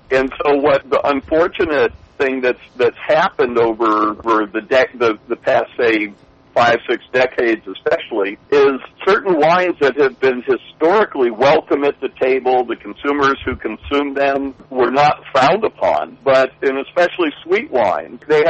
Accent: Miami, Florida, United States; I grew up in Miami.

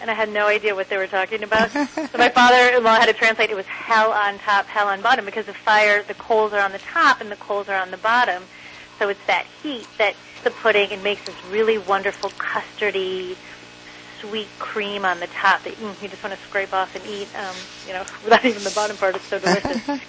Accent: Midwest, United States; I'm from the Midwest, and Frangos were a big part of my childhood.

